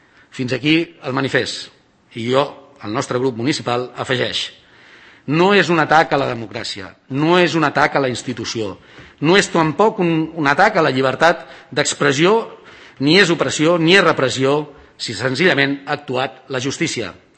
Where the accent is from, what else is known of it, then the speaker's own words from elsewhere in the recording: Catalonia, Spain; soc català